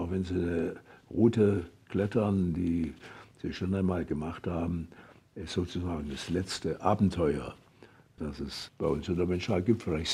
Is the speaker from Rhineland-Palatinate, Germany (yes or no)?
yes; Rhineland-Palatinate, Germany; Ich lebe in der Südpfalz, meine Heimat. Das ist mein alter Wahlkreis.